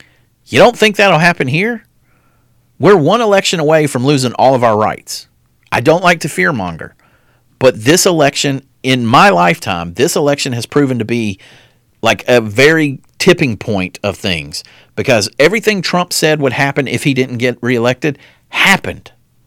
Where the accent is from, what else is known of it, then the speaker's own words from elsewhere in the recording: Ireland; As an Irishman, I can't give her any credit